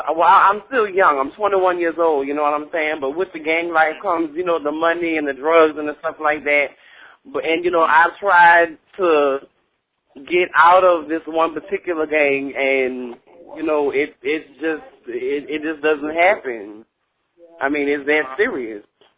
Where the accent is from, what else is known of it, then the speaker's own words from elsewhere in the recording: New Orleans, Louisiana, United States; now in Minneapolis, United States; I was calling because I actually just moved to Minneapolis a year ago. I'm from New Orleans.